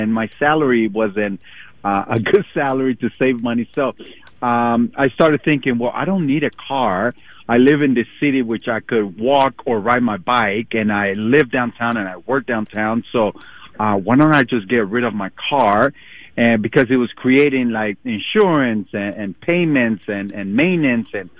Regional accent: Panama; I grew up and I was born in Panama.

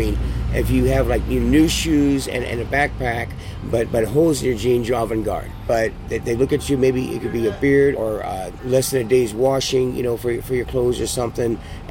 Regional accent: San Francisco, California, United States; I am from California. San Francisco.

